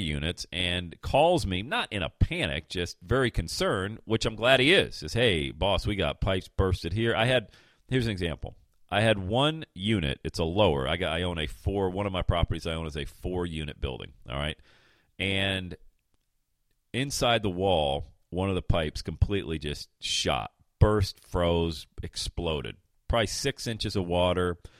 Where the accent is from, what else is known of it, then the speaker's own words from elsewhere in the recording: Pennsylvania, United States; now in Ohio, United States; I own rental properties 500 miles away in Pennsylvania, my hometown.